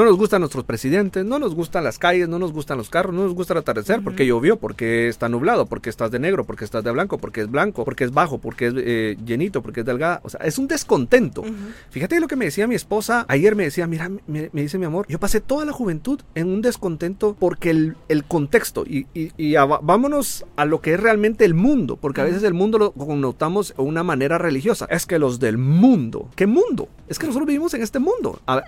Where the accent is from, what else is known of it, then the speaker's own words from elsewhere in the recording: Guatemala City, Guatemala Department, Guatemala; moved away as an adult; nosotros nos mudamos de Ciudad de Guatemala, para los que no saben. Nosotros venimos de Guatemala, yo soy de Guatemala, y nos venimos hace aproximadamente 6 meses.